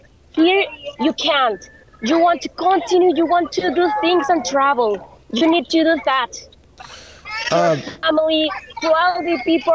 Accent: Venezuela; English is a second language; We're from Venezuela.

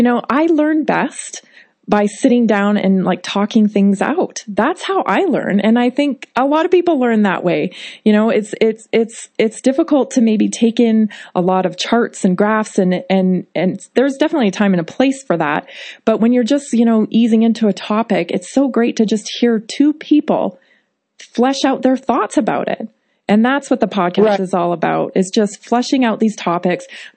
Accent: Canada; Well, actually, I'm Canadian, but we're still built tough.

